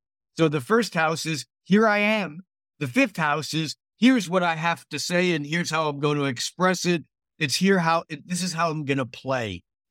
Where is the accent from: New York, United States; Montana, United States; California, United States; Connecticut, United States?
New York, United States; moved away; I grew up in New York, and I moved across country basically to get away from my mom.